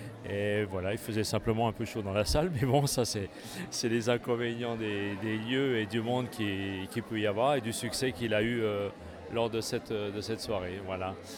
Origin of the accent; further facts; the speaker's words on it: Nancy, Grand Est, France; Nous sommes de Lorraine. Nous sommes de Lorraine. Même de Nancy, d'ailleurs.